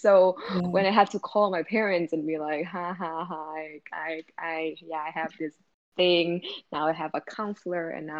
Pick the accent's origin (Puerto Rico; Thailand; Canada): Thailand; Bangkok; moved away as an adult; now in United States; completely foreign to me until I arrived in the United States for college. Like I grew up in Thailand, I grew up in Bangkok